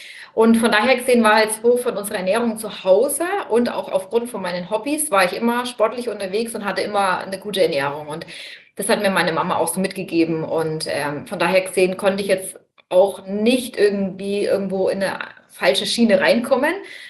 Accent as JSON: {"language": "German", "town": "Bamberg", "region": "Bavaria", "country": "Germany", "said": "ich komme aus Bamberg und bin jetzt bald 34"}